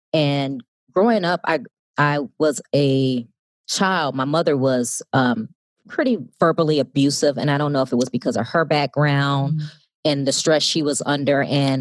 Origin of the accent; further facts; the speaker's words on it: Chicago, Illinois, United States; But growing up in Chicago actually fueled me, because not only did I have book smart, I actually learned a lot of street smart